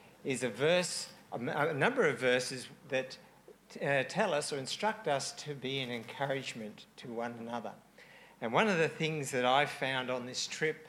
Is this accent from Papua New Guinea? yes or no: yes; Papua New Guinea; my parents were missionaries up there and I was brought up in Papua New Guinea.